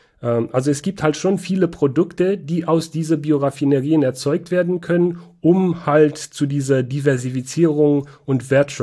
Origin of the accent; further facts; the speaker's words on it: Banat, Romania; Wie du weißt, komme ich aus Rumänien, bin in Rumänien aufgewachsen, in Banata Schwaben, Südwesten Rumäniens. Da sind viele Wälder. Ich komme nicht aus einer Försterfamilie, komme eigentlich aus einer kleinen Stadt